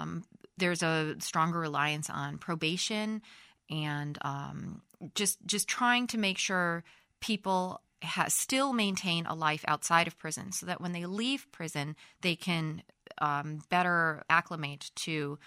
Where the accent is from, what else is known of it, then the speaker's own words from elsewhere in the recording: United States; That I am – in Europe, I am an American.